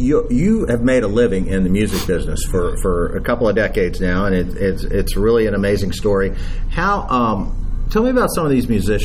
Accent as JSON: {"language": "English", "town": "Louisville", "region": "Kentucky", "country": "United States", "tie": "born or raised there", "said": "my hometown, Louisville, Kentucky, where it is truly the best time of year."}